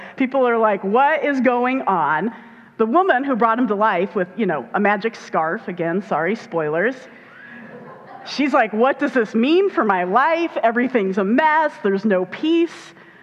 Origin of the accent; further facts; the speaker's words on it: Indiana, United States; When I was little, I grew up in Indiana.